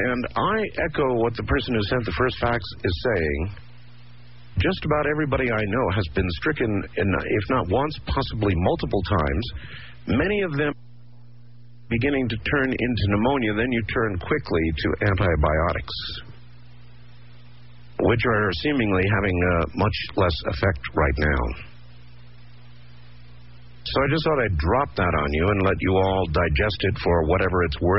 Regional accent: Iowa, United States; born there; I was born in Iowa and have always longed to move to California.

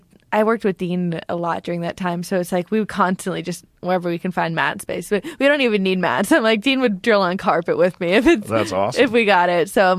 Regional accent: Canada; me being Canadian

